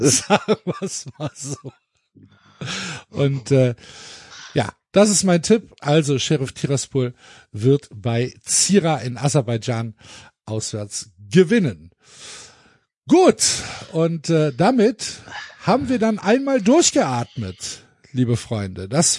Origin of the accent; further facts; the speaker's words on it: Gelsenkirchen, North Rhine-Westphalia, Germany; Ich bin in Gelsenkirchen aufgewachsen